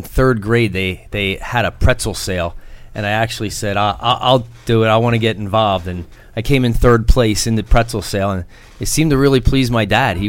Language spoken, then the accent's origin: English; Morrisville, Pennsylvania, United States; Morrisville, Pennsylvania, Bucks County, PA.